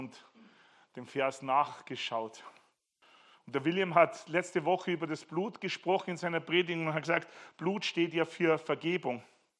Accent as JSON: {"language": "German", "town": "Bad Reichenhall", "region": "Bavaria", "country": "Germany", "tie": "born there", "said": "ganz in der Nähe meiner Geburtsstadt Bad Reichenhall."}